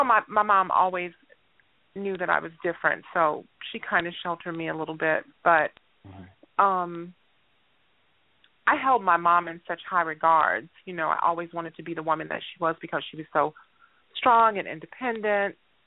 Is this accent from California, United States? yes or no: no; Gary, Indiana, United States; Well, let's see. I'm from Gary, Indiana.